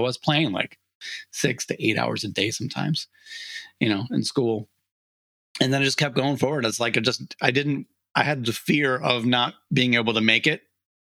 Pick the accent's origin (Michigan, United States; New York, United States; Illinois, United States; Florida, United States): Illinois, United States; I'm from the Chicago suburbs, so I grew up in a pretty decent suburban music program, Glenbard East High School.